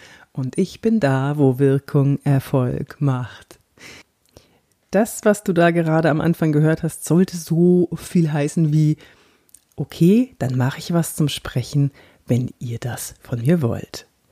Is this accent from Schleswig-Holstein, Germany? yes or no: no; Bavaria, Germany; accent: Franconian; Ja, da hatte ich auch noch einen ganz schlimmen fränkischen Akzent. Ich komme ja aus Franken und da redet man ja so.